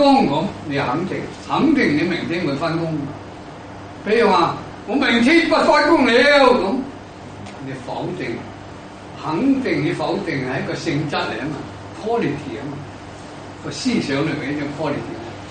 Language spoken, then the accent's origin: Cantonese; China; 所以中文有陣時咧，我哋中國人實在就好愛國嘅